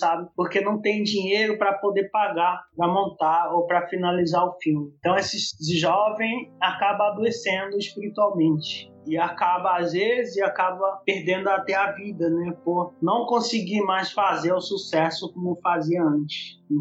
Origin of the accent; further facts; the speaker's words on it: Porto Lindo, Mato Grosso do Sul, Brazil; born there; num lugar onde eu nasci, na aldeia Porto Lindo